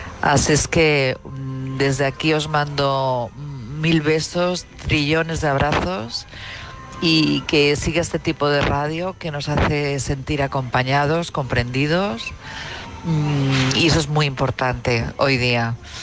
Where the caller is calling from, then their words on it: Madrid, Community of Madrid, Spain; de Madrid.